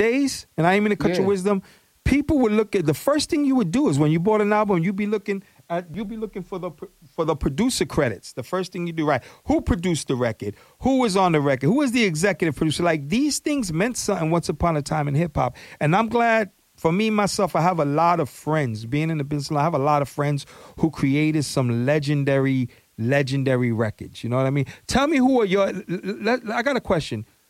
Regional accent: New York City, New York, United States; I'm from East New York, Brooklyn.

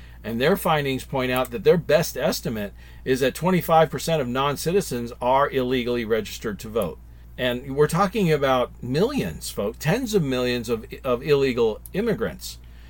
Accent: Arizona, United States; Arizona is my home state

